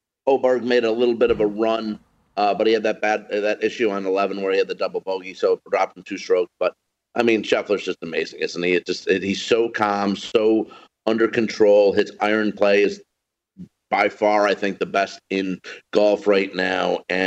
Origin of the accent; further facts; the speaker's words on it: Syracuse, New York, United States; by the way … tomorrow in basically my hometown of Syracuse, and I'm actually not going.